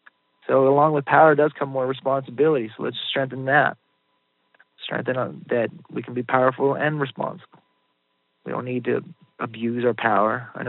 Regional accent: United States; I find in our society, I grew up in the United States.

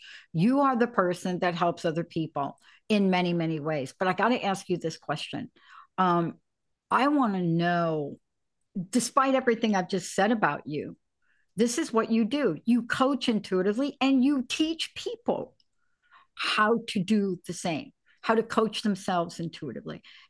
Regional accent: Bronx, New York, United States; I never thought, I'm telling you, I'm a kid from the Bronx.

